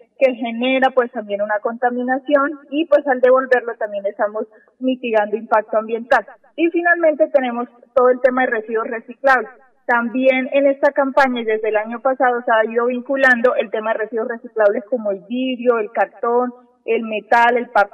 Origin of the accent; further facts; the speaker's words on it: Colombia; como colombianos tenemos derechos a gozar de un ambiente sano